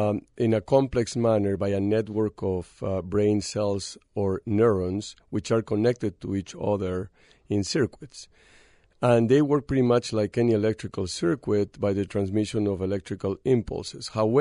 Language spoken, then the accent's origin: English; Peru; English is a second language; moved away as an adult; when I was a young medical student back in my home country, Peru, in South America